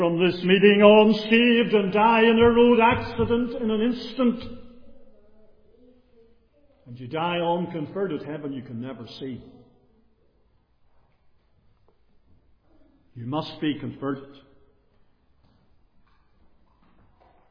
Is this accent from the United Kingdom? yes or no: yes; Bangor, Northern Ireland, United Kingdom; also born or lived in Donaghadee; We did move to Donaghadee when I was about 5 years of age, and for the next approximate 9 years I lived in Donaghadee before the family, due to schooling, moved back to Bangor.